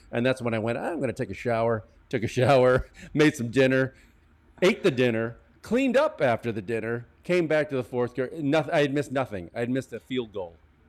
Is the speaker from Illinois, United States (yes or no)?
yes; Chicago, Illinois, United States; What passes for sausage in California is not what we grew up with in Chicago.